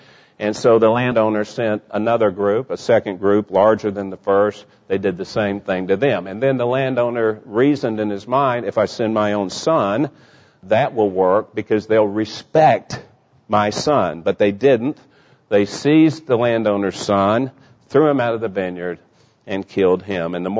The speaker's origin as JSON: {"language": "English", "town": "Dallas", "region": "Texas", "country": "United States", "tie": "born there", "said": "I was born in Dallas. I was born in the Florence Nightingale wing of Baylor Hospital in Dallas, Texas."}